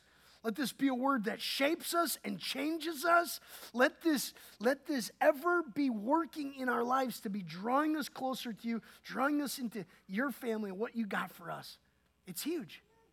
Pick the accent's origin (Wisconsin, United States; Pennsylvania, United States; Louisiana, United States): Wisconsin, United States; I'm from Wisconsin. My wife's from Oregon.